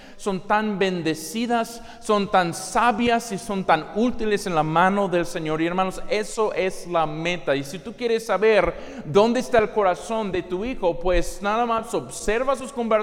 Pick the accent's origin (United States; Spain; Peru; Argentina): United States; En mi país, Estados Unidos, han sido contados 16.2 millones de adultos